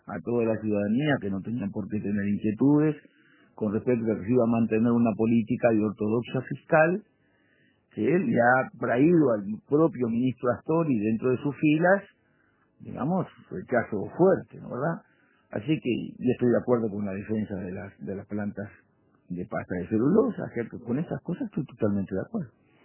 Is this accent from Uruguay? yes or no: yes; Uruguay; marchábamos los uruguayos todos